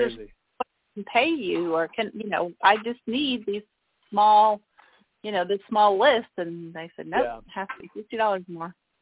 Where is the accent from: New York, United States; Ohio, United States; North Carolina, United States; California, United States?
Ohio, United States; See, I'm originally from Ohio, so I know people in Ohio have accents